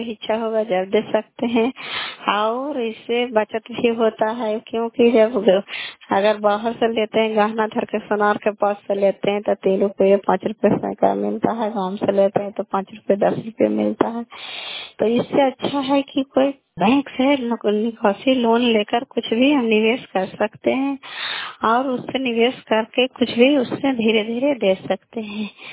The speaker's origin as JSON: {"language": "Hindi", "town": "Kalyanpur", "region": "Bihar", "country": "India", "said": "घर कल्याणपुर वाली बेची पंचायत प्रखंड चन्नी जिला ललंदा का निवासी हूँ।"}